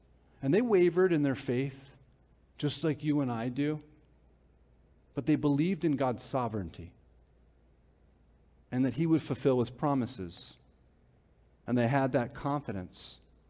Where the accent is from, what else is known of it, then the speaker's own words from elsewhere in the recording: New Jersey, United States; I grew up in Bergen County. I should know how to get around the city.